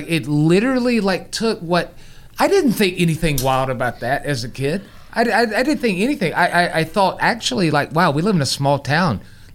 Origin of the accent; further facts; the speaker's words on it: Chicago, Illinois, United States; growing up in Chicago, like school was like the United Nations.